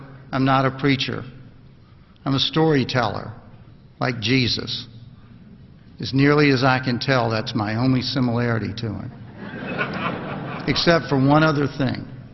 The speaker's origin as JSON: {"language": "English", "region": "Tennessee", "country": "United States", "tie": "born there", "said": "But I was born in Tennessee."}